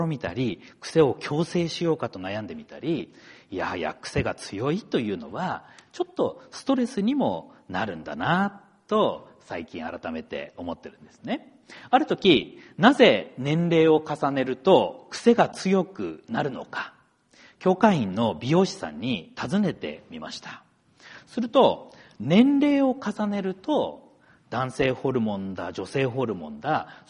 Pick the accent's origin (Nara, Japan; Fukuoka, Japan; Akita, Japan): Akita, Japan; Yokote; now in Hamadori, Japan; しかし雪国で生まれ育ったはずの私も、今ではすっかりとこの浜通りの冬に慣れてしまいました。